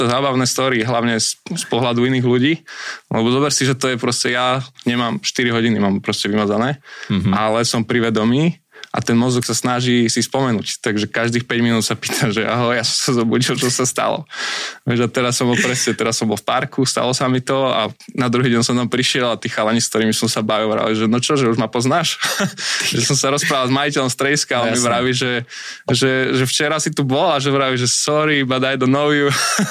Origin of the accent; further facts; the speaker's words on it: Liptovský Mikuláš, Žilina Region, Slovakia; Tým, že som z Mikuláša, tak vlastne to jasne som mohol chodiť